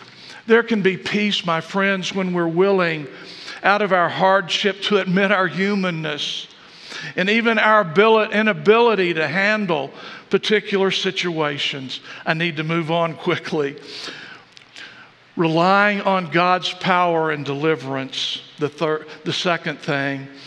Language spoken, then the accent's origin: English; Texas, United States; accent: Texas; I thought, this is a person from Kentucky telling me they didn't like my Texas accent, you know.